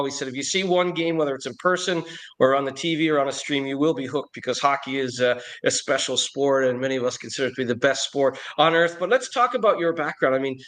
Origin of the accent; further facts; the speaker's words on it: Ireland; moved away; you take the small wins when you can as an Irish sports fan